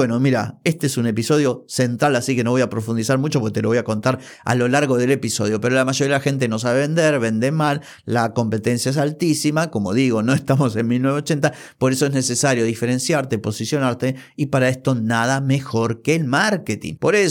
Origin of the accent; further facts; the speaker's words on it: Mar del Plata, Buenos Aires Province, Argentina; yo soy de Mar del Plata, la capital del país en su momento, bueno, sigue siendo Buenos Aires